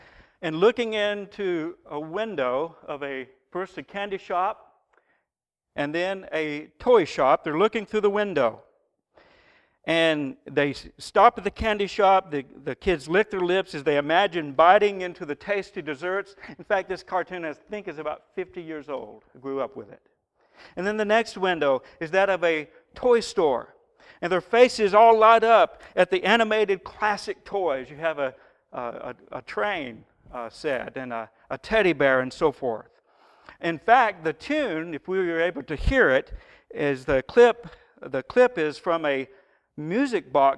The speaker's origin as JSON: {"language": "English", "town": "Monterey", "region": "Tennessee", "country": "United States", "tie": "born or raised there", "said": "When I was a boy growing up in Monterey, Tennessee, about halfway between Nashville and Knoxville on I-40 up on the mountain"}